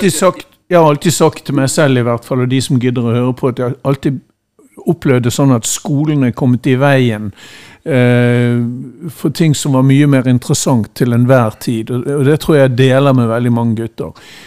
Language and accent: Norwegian; Bergen, Vestland, Norway; jeg er fra Bergen og vet jo at forholdet til Brann nærmest religiøst i den byen